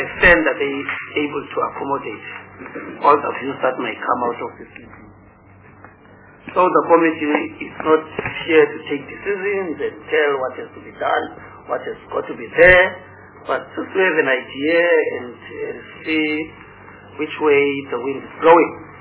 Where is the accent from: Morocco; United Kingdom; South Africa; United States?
South Africa; Gauteng; I'm from Gauteng. I've got a rural constituency.